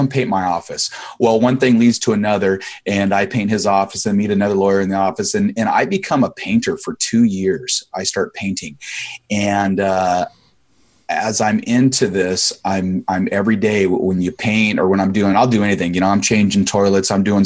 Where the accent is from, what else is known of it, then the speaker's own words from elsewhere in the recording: San Diego, California, United States; I grew up in Ocean Beach in San Diego. If you've ever been here, it's just a seedy little beach town. And my grandparents came in the 40s and we never left.